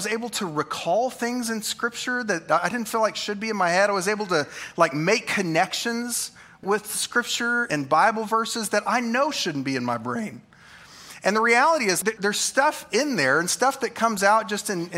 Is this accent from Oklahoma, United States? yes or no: yes; Oklahoma, United States; Like, this is the perfect picture of my home state.